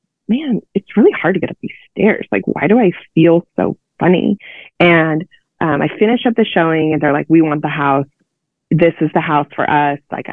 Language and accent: English; California, United States; it reminded me of like playing in the waves as a kid, because I grew up in Orange County and at the beach